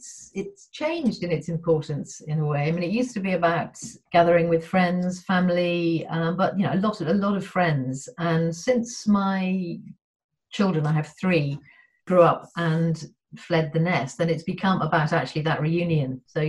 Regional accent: Liverpool, North West England, United Kingdom; moved away as an adult; now in Cambridge, United Kingdom; I'm from Liverpool, actually. Liverpool born and bred, and was there until, well, I went to university and then I never went back.

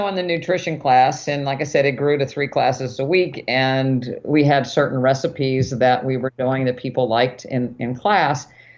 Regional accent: West Virginia, United States; And of course, you know, we, again, growing up in West Virginia, it was lard and whole milk in this recipe.

